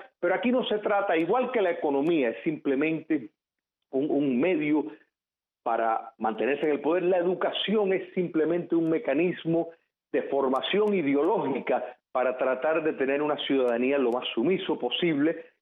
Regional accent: Cuba; somos tan cubanos los que vivimos en el exilio como los que viven dentro de la isla.

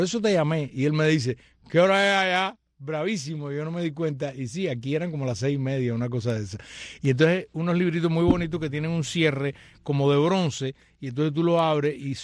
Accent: Cuba; como yo no regalo dinero, porque soy mal cubano

